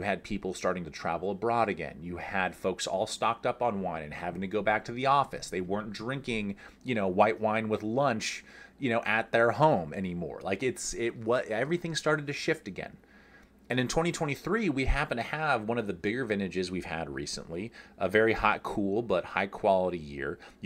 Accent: California, United States; I'm from California. I'm not a big surfer. I've been surfing twice in my life

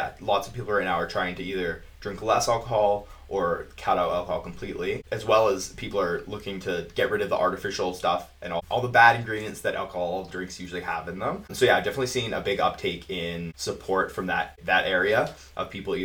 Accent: Prince George, British Columbia, Canada; And growing up in Prince George, I got bored pretty easy.

